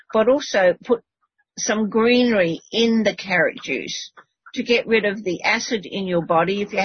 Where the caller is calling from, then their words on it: Western Australia, Australia; Hello, yeah … from Western Australia